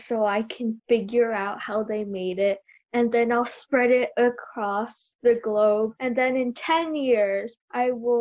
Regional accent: Hudson, New York, United States; I'm also a senior at Hudson High School, and I'm also from Hudson.

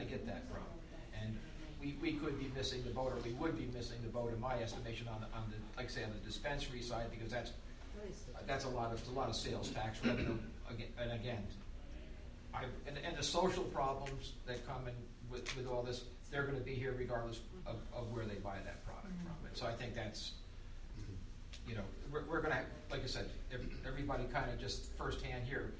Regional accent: Leeds, New York, United States; I grew up on Main Street in Leeds

